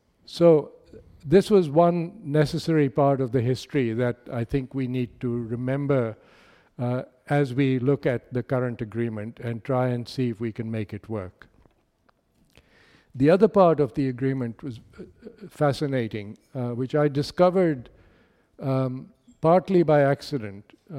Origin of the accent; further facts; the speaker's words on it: Pakistan; now in United States; I'm originally from Pakistan. I began writing this book when I was still a Pakistani. And I finished it when I had become an American citizen